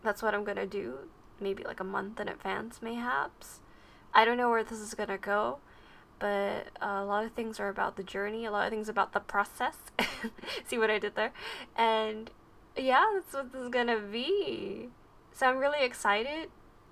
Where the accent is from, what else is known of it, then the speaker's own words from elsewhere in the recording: Malaysia; I'm a Malaysian office lady by day